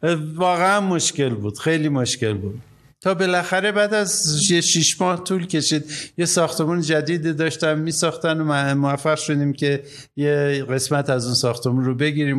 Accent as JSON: {"language": "Persian", "country": "Iran", "moved": "as an adult", "lives_now": "Nairobi, Kenya", "said": "و اون موقع هم شاید 28 سالم بود که از ایران اومدم بیرون، که یکم مشکل بود."}